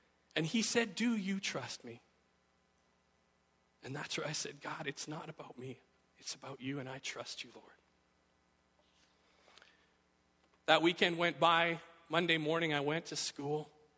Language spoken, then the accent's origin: English; Red Deer, Alberta, Canada; this person that I knew growing up in Red Deer, Alberta